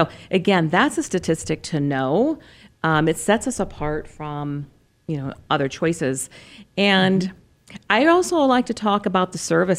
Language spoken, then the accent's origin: English; Iowa, United States; So I grew up in Iowa, and Jeff, we had to shovel snow.